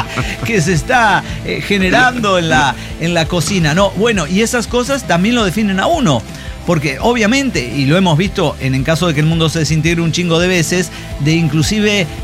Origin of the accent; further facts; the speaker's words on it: Mexico; now in Minneapolis, United States; aquí lejos de mi tierra, en Minneapolis, Minnesota, esa experiencia se transformó en un recuerdo vago